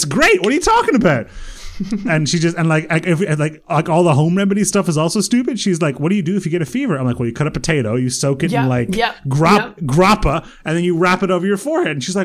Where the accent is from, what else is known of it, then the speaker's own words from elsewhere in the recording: Croatia; born there; first language Croatian; English is a second language; I had exactly the same thing because my parents are, and I was born in Yugoslavia and very similar. And, like, Croatian's my first language.